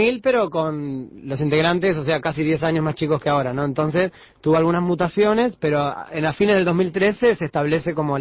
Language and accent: Spanish; Argentina; Yo soy argentino, entonces traeré mi rock argentino en la sangre